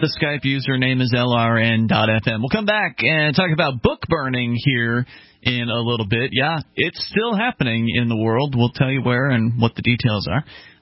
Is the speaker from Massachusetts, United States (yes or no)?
no; Florida, United States; I come from Florida originally, and in Florida, if you want to talk to a state representative, good luck.